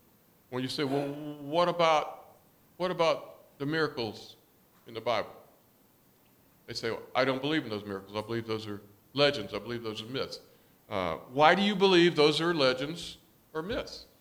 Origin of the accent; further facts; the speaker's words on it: United States; born there; It's not because I was born in America.